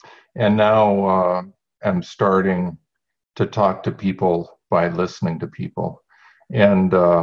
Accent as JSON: {"language": "English", "region": "Minnesota", "country": "United States", "said": "I'm a scientist and I'm a Norwegian from Minnesota."}